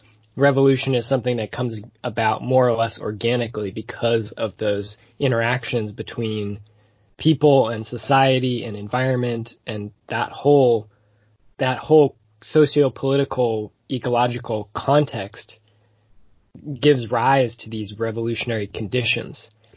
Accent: Seattle, Washington, United States; I grew up in Seattle in this post-WTO era

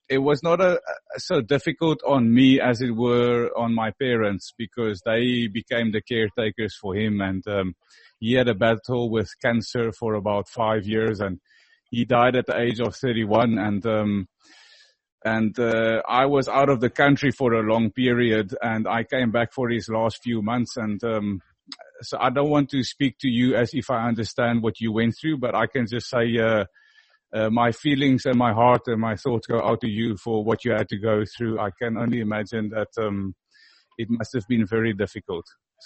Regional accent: South Africa; I'm from South Africa, and one of the challenges I've had as a kid and an adult growing up is I was born in 85, so I was born in the middle of the apartheid, or towards the end of the apartheid regime in South Africa.

